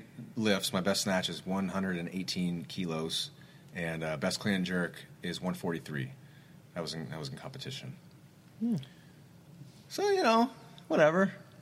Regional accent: Jeffersonville, Indiana, United States; I actually fly back to my hometown this weekend. I'm going to get it.

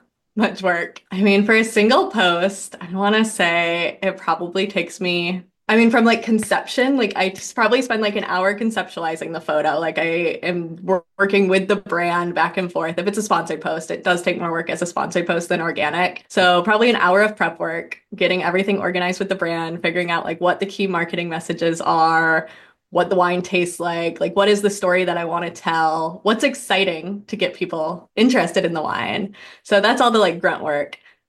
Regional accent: Michigan, United States; I grew up in Michigan. Neither of my parents drank at all.

